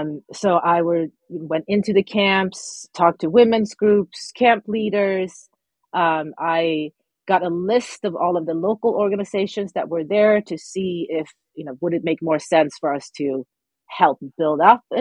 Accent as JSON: {"language": "English", "country": "Sweden", "tie": "born or raised there", "lives_now": "Santa Barbara, United States", "said": "I grew up in Sweden. My mother is Swedish. My father is Moroccan, but I definitely identify as being culturally Swedish. And I finished high school in Sweden."}